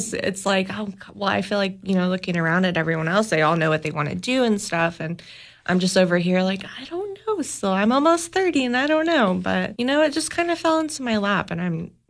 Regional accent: Florida, United States; moved away; So I'm originally from Florida and I moved here to this area probably about 5 years ago now.

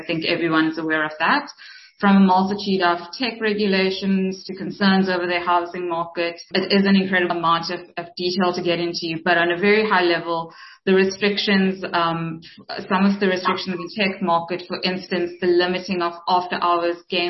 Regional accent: South Africa; You know, as a South African investor, I guess the question for most people are going to be what has been the impact on South African markets

